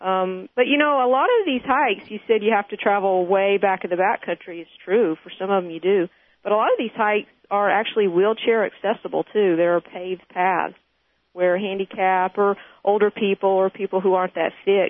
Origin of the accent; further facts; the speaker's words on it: the South, United States; I really, you know, as a Southerner, the stories are often told of supernatural and unexplained events, so I do have that background.